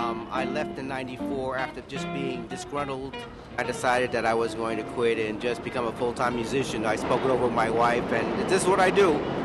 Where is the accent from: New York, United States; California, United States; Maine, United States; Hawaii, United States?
New York, United States; born there; I was born here in New York. I was born in the Bronx.